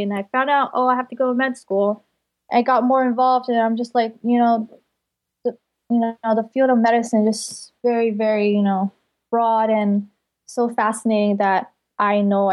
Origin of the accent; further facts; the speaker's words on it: California, United States; I'm primarily from the Bay Area and it was close to home. I didn't want to go too far from home.